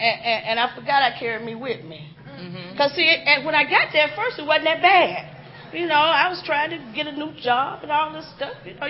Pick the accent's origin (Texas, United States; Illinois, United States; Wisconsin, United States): Illinois, United States; Chicago; moved away as an adult; I come from Chicago. That's where I was born and raised. I stayed there 35 years. And then I moved to South Carolina.